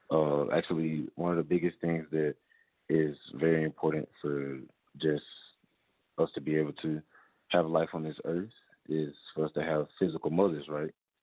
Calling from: Boston, Massachusetts, United States; I'm actually calling from Boston, Massachusetts.

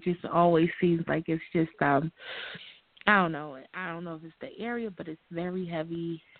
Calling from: New Jersey, United States; I'm calling from New Jersey.

